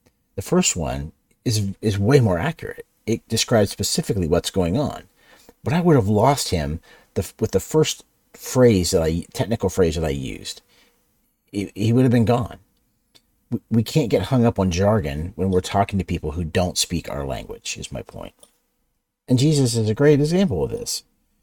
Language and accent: English; Ohio, United States; She's from LA and I'm from Ohio.